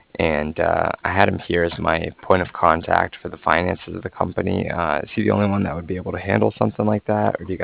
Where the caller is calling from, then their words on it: Cardiff, Wales, United Kingdom; I was calling from Cardiff